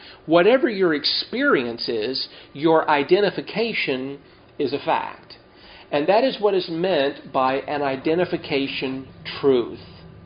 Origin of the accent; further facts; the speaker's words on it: California, United States; born there; I was born in Southern California. That is part of the United States, by the way.